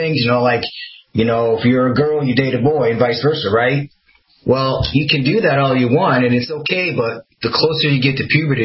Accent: Midwest, United States; I mean, I grew up in the Midwest, you know.

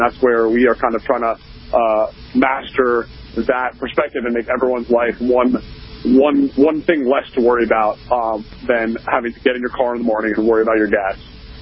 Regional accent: New York, United States; I grew up in New York, and every gas station was closing down.

